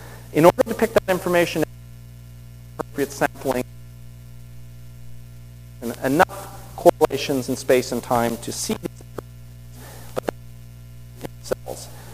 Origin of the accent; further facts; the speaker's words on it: Nova Scotia, Canada; I grew up in Nova Scotia, and it's like admitting I grew up in Nova Scotia, and we didn't have advanced daycare.